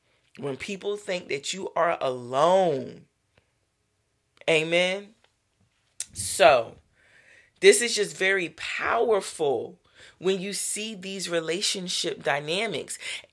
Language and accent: English; Virginia, United States; now in Philadelphia, United States; You guys know I'm from Virginia. I live up in Philadelphia and my family is not here.